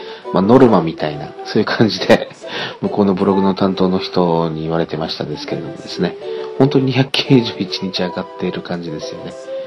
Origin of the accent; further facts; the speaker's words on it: Okinawa, Japan; 私の生まれ故郷の生まれ育った町の近くにあるんですよ。そういうね、ちょっとした湖というかね、湖っていうほどのものではないんですけど、首里城っていうところがあってね、そこの近くにね